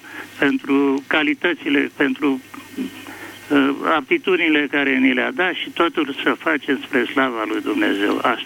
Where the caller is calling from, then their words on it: Snagov, Ilfov, Romania; sunt de la Snagov.